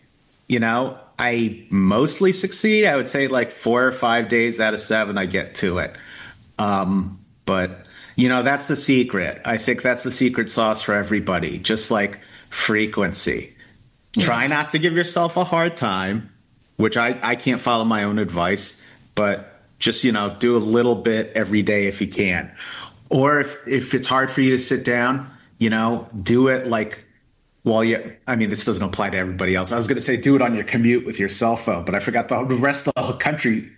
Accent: Philadelphia, Pennsylvania, United States; And I'm like, because I grew up in Philadelphia.

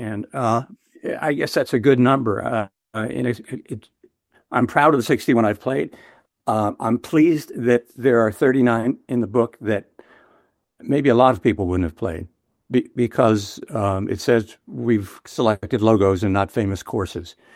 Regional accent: Rockland County, New York, United States; I grew up in Rockland County, which is on the west side of the Hudson River, about 20 miles north of New York City.

